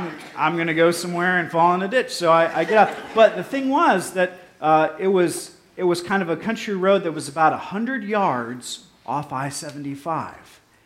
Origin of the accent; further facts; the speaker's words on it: Ohio, United States; I grew up in Ohio, so it was like kind of going back in time